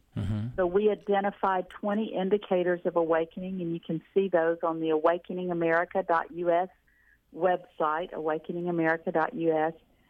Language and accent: English; Horn Lake, Mississippi, United States; I grew up in Horn Lake, Mississippi, okay, just south of the Memphis area.